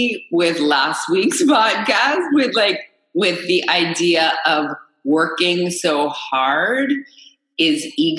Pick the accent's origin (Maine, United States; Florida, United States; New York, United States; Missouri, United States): New York, United States; Manhattan; So I grew up in Manhattan and my parents got divorced when I was 8.